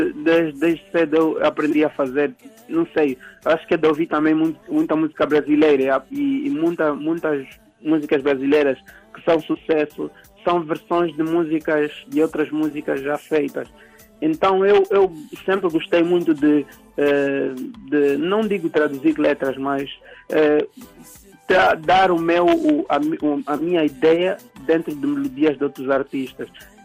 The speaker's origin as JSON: {"language": "Portuguese", "country": "Angola", "said": "Eu sou de Angola, como já deve saber"}